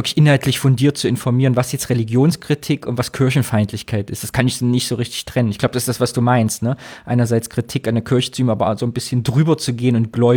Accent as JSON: {"language": "German", "region": "Thuringia", "country": "Germany", "said": "Ich darf das sagen, ich bin Thüringer."}